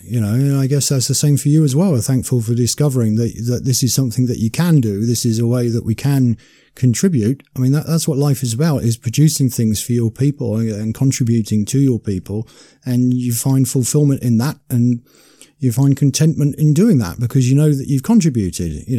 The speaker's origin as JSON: {"language": "English", "country": "United Kingdom", "said": "in particular being a British nationalist myself, is Mark Collett. I mean, we don't really have anyone else in Britain of his stature"}